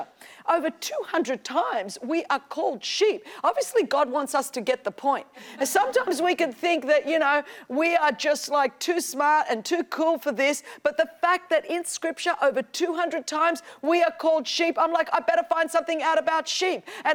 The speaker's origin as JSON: {"language": "English", "country": "Australia", "accent": "Australian", "said": "You all know that I'm from Australia, in case you wondered what this accent is, y'all."}